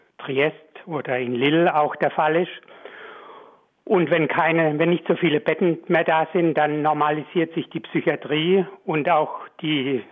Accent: Baden-Württemberg, Germany; Ja, ich komme, wie Sie hören, komme ich aus Baden-Württemberg, aus der Nähe von Heidelberg und habe aber zuletzt in der Nähe von Hamburg in Geestach gearbeitet, bekannt als durch das Kernkraftwerk Rümmel.

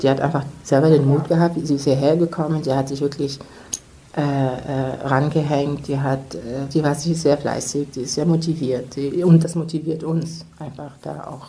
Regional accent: Cameroon; now in Germany; Wir kommen selber aus Kamerun, weil die Frage kommt immer, warum Benin und nicht Kamerun

